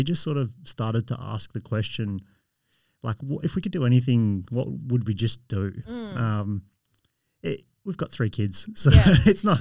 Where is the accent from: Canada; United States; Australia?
Australia; Perth, Western Australia; I am from Perth. Mm-hmm. I was born in South Perth at a little hospital that's still there, looking a bit old these days. But yes, I've always lived in Perth. We went down south for a year, but I've always been here.